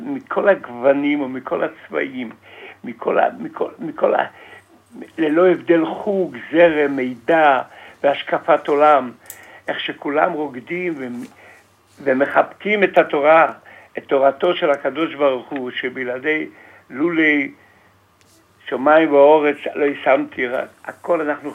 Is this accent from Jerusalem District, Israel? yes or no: yes; Jerusalem, Jerusalem District, Israel; אני ירושלמי, אני ארץ ישראלי בדם, בנפש וברוח ובנשמה